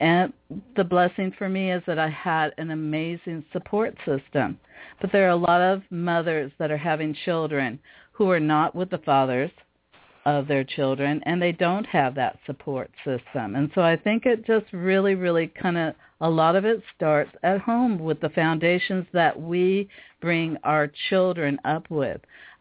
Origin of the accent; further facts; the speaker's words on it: Seattle, Washington, United States; it's funny to me when sometimes people don't realize I'm actually Japanese and German, you know, but I was raised in the Black community here in Seattle.